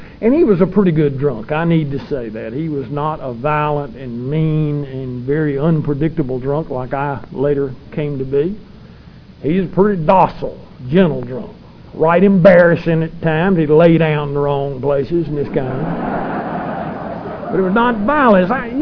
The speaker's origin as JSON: {"language": "English", "town": "Greensboro", "region": "North Carolina", "country": "United States", "tie": "born there", "said": "I was born up in Greensboro where Dick and I met when I first came in the program."}